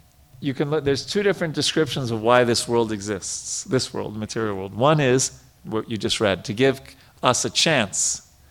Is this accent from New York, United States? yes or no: yes; New York, United States; especially for me, I'm a city boy. I grew up in New York.